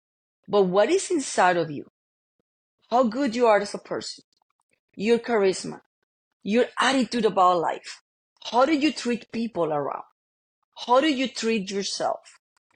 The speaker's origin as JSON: {"language": "English", "country": "Colombia", "second_language": "English", "moved": "as an adult", "lives_now": "United States", "said": "I am from Colombia, by the way, and I'm an immigrant."}